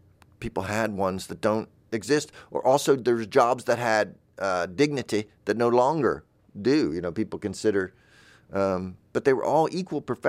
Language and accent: English; the South, United States; You know, I'm from the South, but she was not.